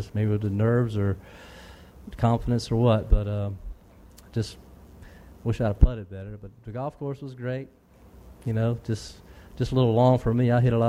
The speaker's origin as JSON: {"language": "English", "region": "the South", "country": "United States", "said": "I love the heat because I'm from the South, and the heat doesn't bother me."}